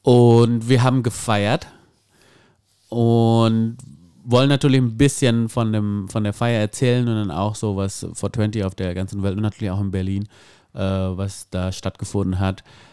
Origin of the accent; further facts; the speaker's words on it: Indonesia; Ich bin in Indonesien geboren, aufgewachsen, viele Sonne.